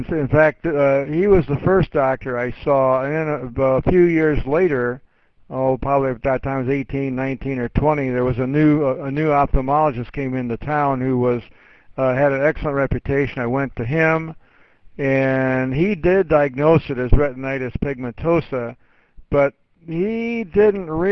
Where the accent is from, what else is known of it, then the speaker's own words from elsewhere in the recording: Cedar Rapids, Iowa, United States; Yes, I was, Lou. I was born and raised in Cedar Rapids, Iowa.